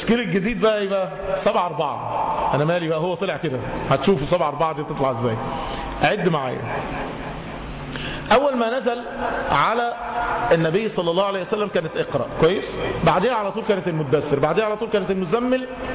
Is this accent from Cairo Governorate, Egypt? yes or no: yes; Cairo, Cairo Governorate, Egypt; ورحت أصلي في مسجد في مدينة نصر عندنا في القاهرة